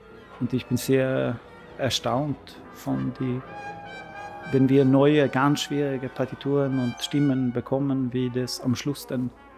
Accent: Västra Götaland County, Sweden; born there; German is a second language; Dann war eine Musikschule in der Stadt, wo ich geboren bin, nördlich von Göteborg.

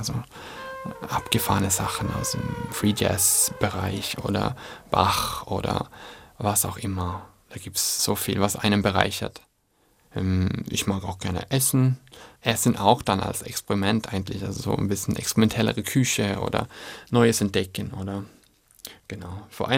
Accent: Sweden; now in Vienna, Austria; ich komme aus Schweden ursprünglich.

